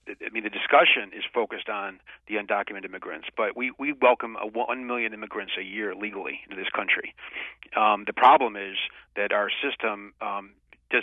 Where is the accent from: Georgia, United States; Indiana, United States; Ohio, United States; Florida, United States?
Ohio, United States; Cleveland; In my hometown, Cleveland, which used to be the sixth largest city in America with 1 million people, we're down to now 395,000 people.